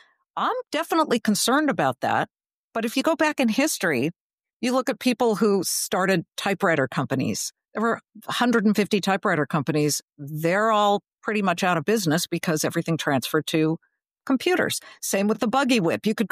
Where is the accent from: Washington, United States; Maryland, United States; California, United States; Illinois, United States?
California, United States; Beverly Hills; I grew up in Beverly Hills and I deserved it.